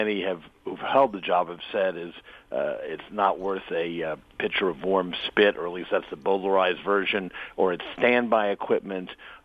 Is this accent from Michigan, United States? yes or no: no; Washington, District of Columbia, United States; gets back to my growing up in Washington, covering Washington